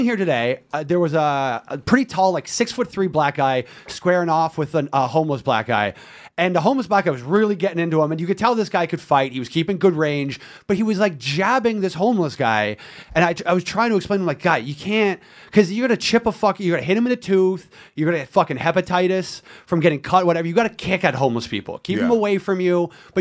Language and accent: English; Canada; now in United States; I'm Canadian.